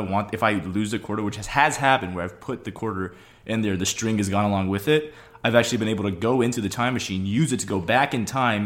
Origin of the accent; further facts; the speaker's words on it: Brazil; This one's actually from Brazil, so my home country.